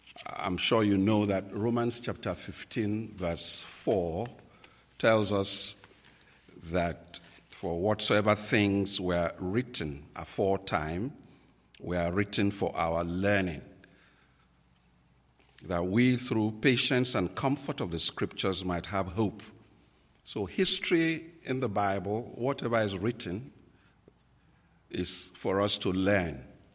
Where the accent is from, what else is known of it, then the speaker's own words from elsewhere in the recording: Nigeria; first language Igbo; English is a second language; In my native language, Igbo, which is part of the 250 language groups we have in Nigeria, I want to say, Unemena, Daalunu.